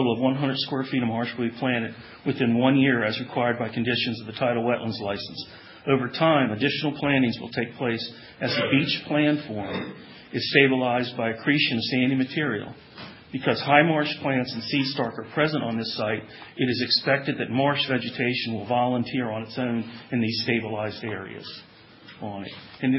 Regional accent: Maryland, United States; The joke I tell is I'm from Calvert County. We have Pagan Point.

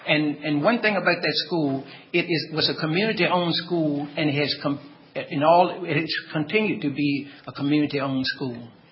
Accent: Cambridge, Maryland, United States; I am from Cambridge, Dorchester County, and we live in a little sub-community called Christ Rock

